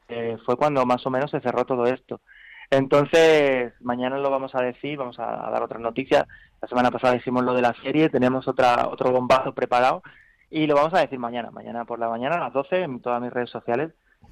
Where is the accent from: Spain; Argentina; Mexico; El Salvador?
Spain; Seville, Andalusia; now in Madrid, Spain; yo soy sevillano y las torrijas sevillanas de que hacemos allí no son como las que se hacen aquí en Madrid